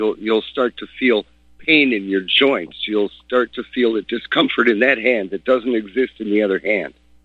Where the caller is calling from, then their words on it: New York, United States; Oh, yeah, I'm up in the Adirondack region.